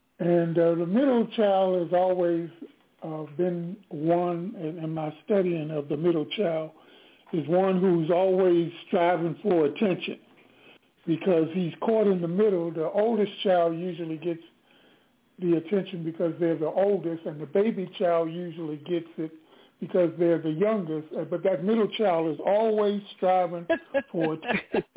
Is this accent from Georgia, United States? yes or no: no; Washington, District of Columbia, United States; So I grew up in Southeast right in about the 3600 block of Nicholas Avenue.